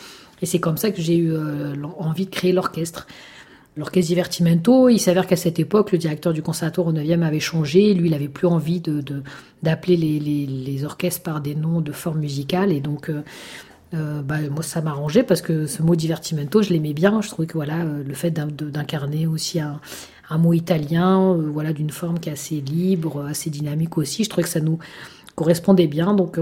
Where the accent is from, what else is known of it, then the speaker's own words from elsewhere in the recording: Pantin, Île-de-France, France; peut-être parfois encore plus compliquées que Pantin, là où j'ai grandi.